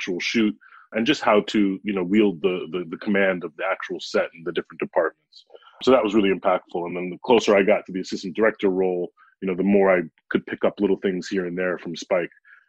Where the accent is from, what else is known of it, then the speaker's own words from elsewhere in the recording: Brooklyn, New York, United States; That's right. Born and raised.